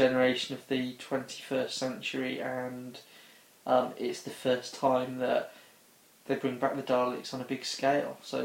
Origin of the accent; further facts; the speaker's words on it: Worcester, West Midlands, United Kingdom; when I was little, my dad used to take me there on a Sunday, because I grew up in Worcester